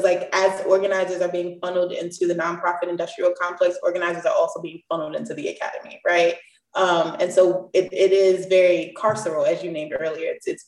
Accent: New York, United States; I'm from the Bronx, New York. I'm from the hood.

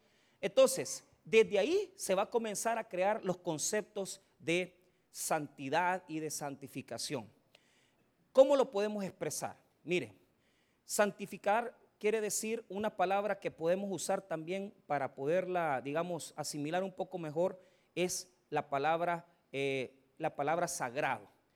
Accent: Santa Tecla, La Libertad, El Salvador; yo me crié en Santa Tecla y estudié por muchos años, yo se los he dicho, en el Colegio Champañat.

